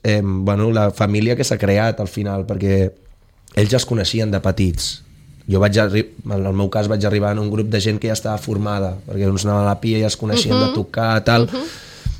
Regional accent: Vilanova, Catalonia, Spain; Jo sóc de Vilanova, amb ells no els coneixia

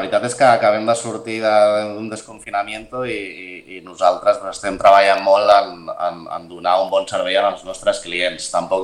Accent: Sitges, Catalonia, Spain; crec que els que som de Sitges sabem on estan tots

